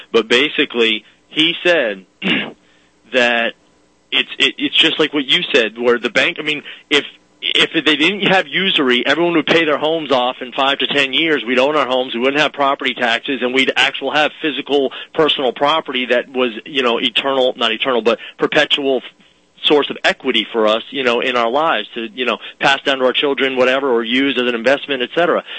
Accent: Vermont, United States; I'm from Vermont. I did all my internships at Mass General and the Harvard Joint Center.

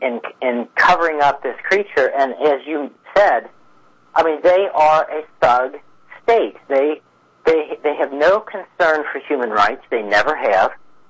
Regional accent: United States; growing up in America, you really don't have any other choice.

